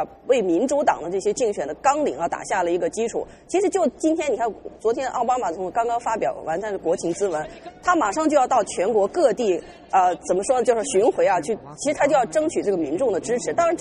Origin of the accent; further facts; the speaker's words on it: United States; 涉及到都是我们美国人所说的这个 pocketbook